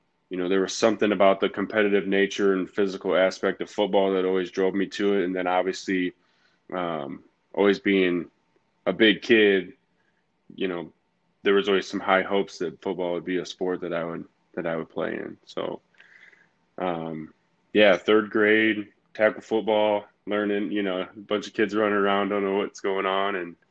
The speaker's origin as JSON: {"language": "English", "region": "Indiana", "country": "United States", "tie": "born or raised there", "said": "born and raised in Northern Indiana, right in the shadows of Notre Dame."}